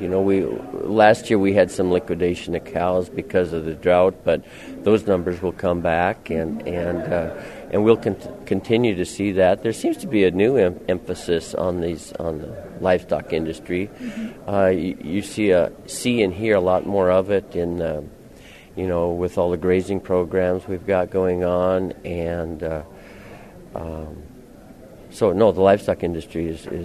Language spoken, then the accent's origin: English; Mackville, North Dakota, United States; My family and I, we ranch at Mackville, North Dakota. Our family's been there for many, many years.